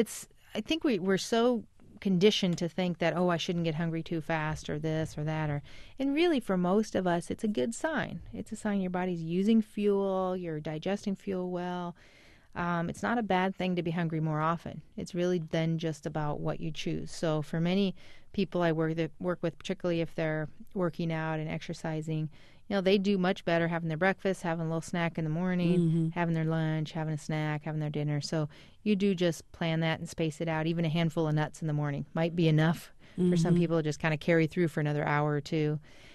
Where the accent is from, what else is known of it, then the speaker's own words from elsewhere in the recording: Iowa, United States; at our little station in my hometown in Iowa and loved radio from the time I was young.